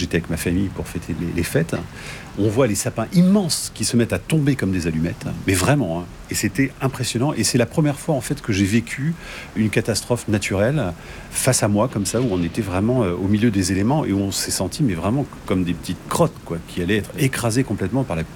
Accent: Nantes, Pays de la Loire, France; je viens de Nantes. Donc, je suis plutôt tourné vers l'Atlantique, a priori.

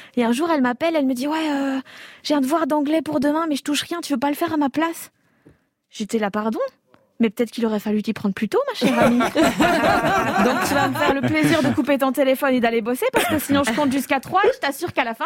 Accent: Belgium; en tant que Belge, je ne vais pas parler du score

